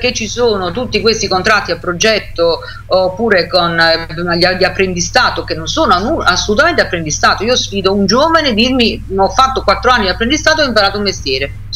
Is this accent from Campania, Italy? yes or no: yes; Naples, Campania, Italy; now in Bologna, Italy; Io sono di Napoli, non sono bolognese.